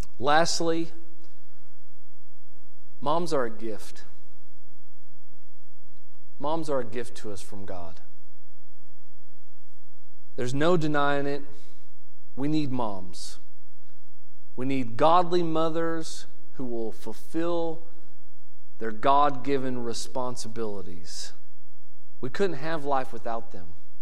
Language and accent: English; Indiana, United States; Growing up in Indiana, we would get 4 to 6 inches of snow